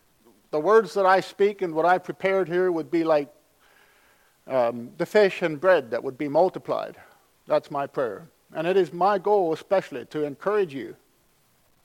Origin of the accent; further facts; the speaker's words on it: Pennsylvania, United States; because I am from Pennsylvania, and because I am from Lancaster County, and the fact that I am a pastor, and the fact that I am a pastor from Weavertown Amish Mennonite Church